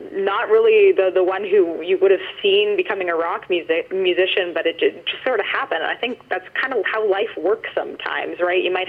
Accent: London, Ontario, Canada; I am a born and raised Forest City dweller. I grew up in the mean streets, not really. I grew up in the West End in Byron, which is just near the outskirts where Kamoka and Mount Bridges and Delaware, all those little surrounding towns are.

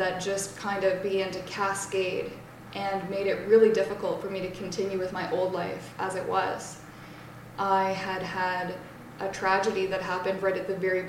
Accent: North Bay, Ontario, Canada; Yeah, so I'm from the North Bay area, originally.

